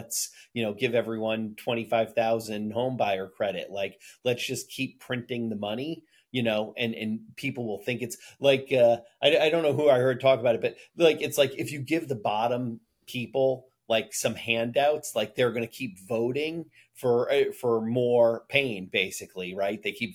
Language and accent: English; United States; I'm an American and, you know, I want to see, you know, America do well